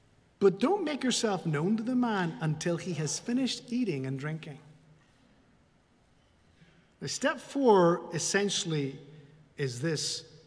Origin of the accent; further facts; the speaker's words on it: Spain; I grew up in Spain, and in Spain, it was very common, certainly in my growing up years, to see women, mainly middle-aged and up, dressed in black all the time.